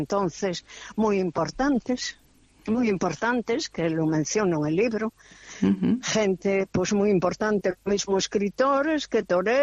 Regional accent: Zamora, Castile and León, Spain; born there; Sigo siendo, adorando mi tierra al máximo. Quiero a toda España, a uh-huh. toda, me da igual. Y adoro Zamora.

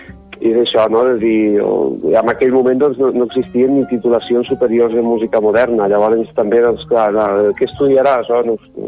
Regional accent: Falset, Catalonia, Spain; jo soc de Falset, no?, del poble, de la capital del Priorat

